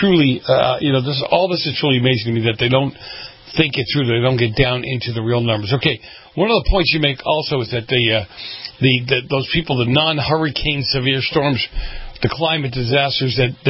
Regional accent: Boston, Massachusetts, United States; I grew up in Boston.

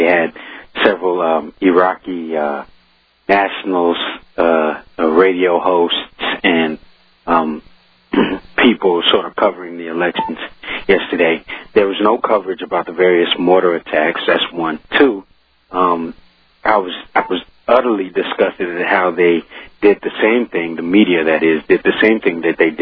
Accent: Austin, Texas, United States; in the neighborhood I grew up in Dove Springs, which is a southern neighborhood here in Austin.

